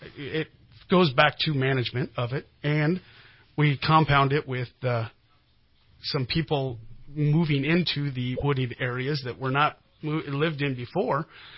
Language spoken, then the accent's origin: English; Cottonwood, California, United States; Well, I was raised in Cottonwood.